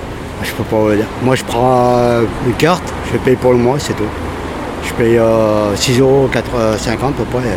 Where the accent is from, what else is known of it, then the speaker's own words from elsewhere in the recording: Grenoble, Auvergne-Rhône-Alpes, France; born there; Moi, j'habite ici, je suis né à Grenoble.